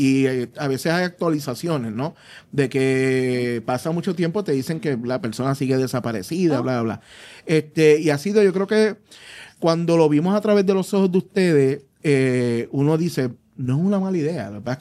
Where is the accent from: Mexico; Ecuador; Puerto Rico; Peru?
Puerto Rico; a todos nosotros como boricua